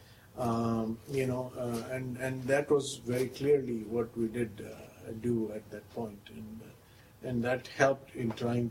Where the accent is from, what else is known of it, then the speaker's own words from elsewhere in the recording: Kenya; also born or lived in United Kingdom; When I was growing up in East Africa, I was in a very closed and very Indian environment.